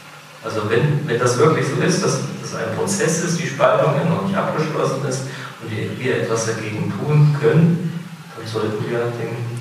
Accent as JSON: {"language": "German", "region": "Thuringia", "country": "Germany", "said": "ich komme aus der Region Ostthüringen"}